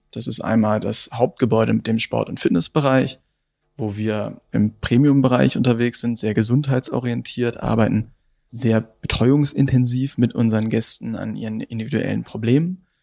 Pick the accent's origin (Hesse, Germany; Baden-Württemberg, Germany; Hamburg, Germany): Hamburg, Germany; now in Gelsenkirchen, Germany; bin ja selber Hamburger Jungen und dann hier nach Gelsenkirchen gekommen